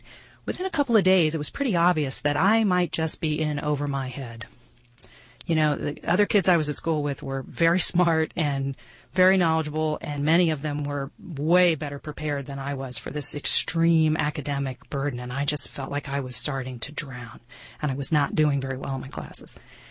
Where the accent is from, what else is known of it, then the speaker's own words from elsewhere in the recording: Springfield, Virginia, United States; I was 16 years old, and I went on a journey. I went from my hometown of Springfield, Virginia, up to Exeter, New Hampshire